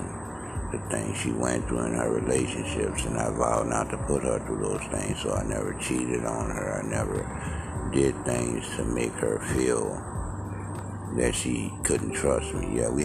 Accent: New Orleans, Louisiana, United States; we grew up in New Orleans and we got married after my mom passed away

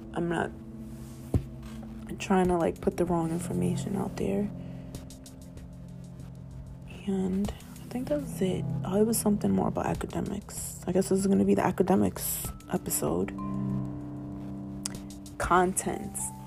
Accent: Bronx, New York, United States; I don't have to know every single person in the history of hip-hop to know that I come from the Bronx and that's the home of hip-hop.

